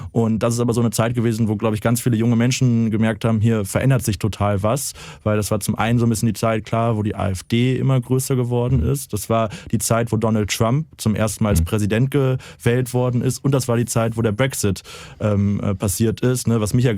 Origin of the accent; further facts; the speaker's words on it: Cologne, North Rhine-Westphalia, Germany; also born or lived in Bergisch Gladbach; Ich bin 25 Jahre alt, ein sehr junger Mensch, bin im Kölner Norden aufgewachsen, habe aber einen kleinen Migrationshintergrund. Ich bin nämlich in Bergisch Gladbach geboren